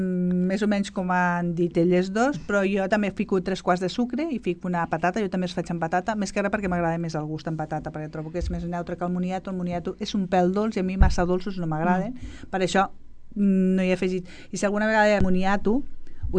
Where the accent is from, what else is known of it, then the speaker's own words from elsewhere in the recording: Guimerà, Catalonia, Spain; El meu poble, Guimarà, les dones deien que els panellets no es toquetegen i no s'amassen